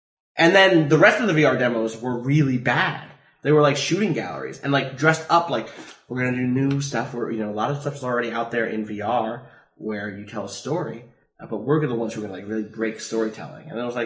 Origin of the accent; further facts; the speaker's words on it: Chicago, Illinois, United States; Now I'm from Chicago.